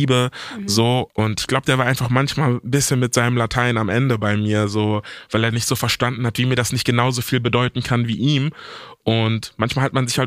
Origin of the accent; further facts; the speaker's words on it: Velbert, North Rhine-Westphalia, Germany; Wir sind beide aus Velbert, Velberter Jungs.